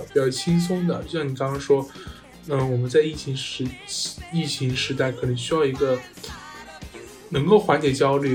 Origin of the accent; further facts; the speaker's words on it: China; 特别是我们中国人而言